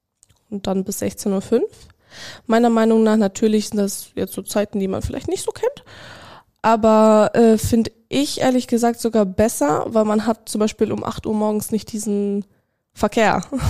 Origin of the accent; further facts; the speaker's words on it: Lippstadt, North Rhine-Westphalia, Germany; Genau, ich komme auch aus Lippstadt.